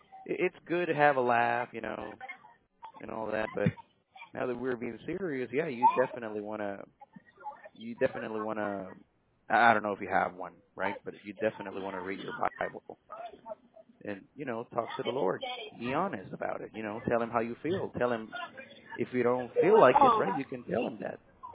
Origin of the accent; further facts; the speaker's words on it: El Salvador; I thought you decided to hang up because I told you I was from El Salvador.